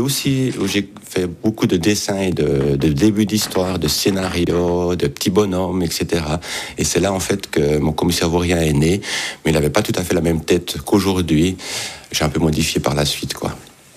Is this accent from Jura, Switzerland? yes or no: yes; Jura, Switzerland; Mais non, je viens du canton du Jura.